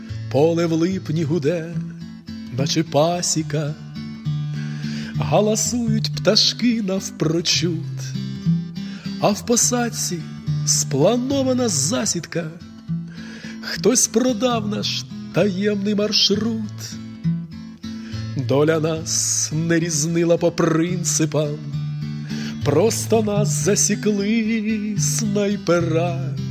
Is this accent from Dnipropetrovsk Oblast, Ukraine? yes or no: yes; Dnipro, Dnipropetrovsk Oblast, Ukraine; Я з Дніпра